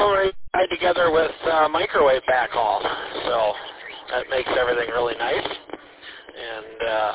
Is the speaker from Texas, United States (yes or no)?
no; Cheboygan, Michigan, United States; So I'm from Sheboygan, Michigan, which is just a stone's throw away from Mackinac City.